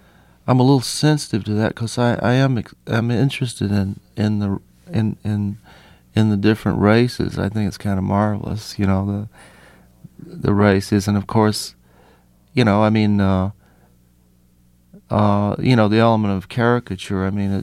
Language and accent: English; Nashville, Tennessee, United States; The Grand Ole Opry is right there. I'd love to do it. If it wasn't my hometown, I probably would have done it by now.